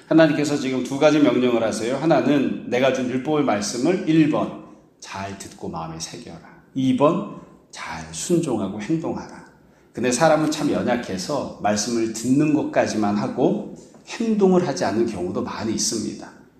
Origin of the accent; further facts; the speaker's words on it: Seoul, South Korea; 이제 아주 어렸을 때 지금은 제가 어렸을 때 살았던 집들이 다 김포공항에 활주로로 다 들어가 버렸는데